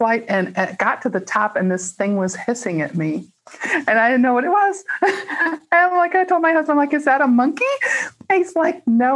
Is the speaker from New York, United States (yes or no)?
no; Chicago, Illinois, United States; I grew up in Chicago and been big cities all over the world.